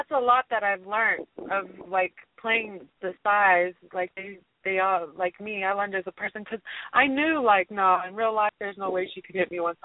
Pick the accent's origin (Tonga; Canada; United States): Tonga; It's from my culture, because I'm from Tonga, and it's like Samoan, the Polynesian Islands, and Hawaii.